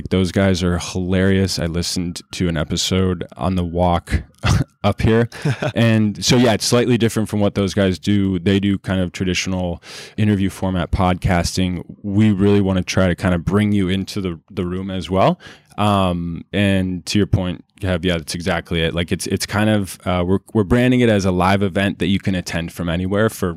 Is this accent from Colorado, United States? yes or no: yes; Colorado, United States; if something like this existed when I was growing up in Colorado and I was 10 years old